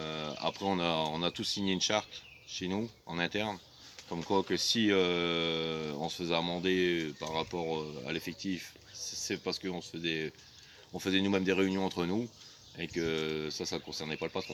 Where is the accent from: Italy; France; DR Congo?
France; now in Switzerland; Moi, je suis français